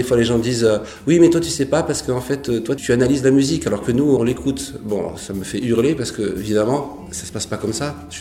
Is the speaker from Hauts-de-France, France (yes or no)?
yes; Lille, Hauts-de-France, France; Moi, je suis originaire de Lille, du Nord.